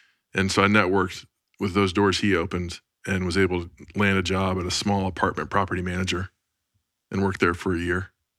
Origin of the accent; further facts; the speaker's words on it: Dallas, Texas, United States; I grew up in Far North Dallas, Campbell and Coit, went to Pierce High School.